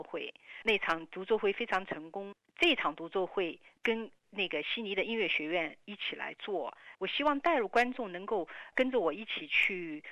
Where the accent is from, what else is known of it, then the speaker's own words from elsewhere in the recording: China; 我是一个中国人，我是一个中国演奏家